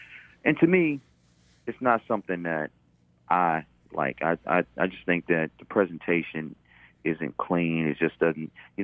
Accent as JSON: {"language": "English", "town": "Washington", "region": "District of Columbia", "country": "United States", "tie": "born or raised there", "said": "I grew up in Northwest Washington, D.C."}